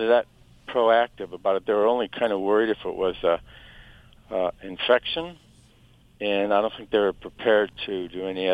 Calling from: Santa Barbara, California, United States; Santa Barbara, California.

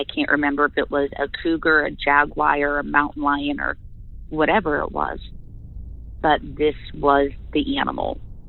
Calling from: Ohio, United States; I'm calling from Ohio.

